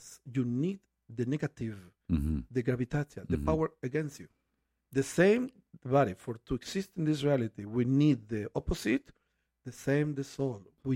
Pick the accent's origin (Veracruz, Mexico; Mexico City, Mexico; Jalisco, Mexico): Veracruz, Mexico; born there; English is a second language; I was born in Veracruz, Mexico.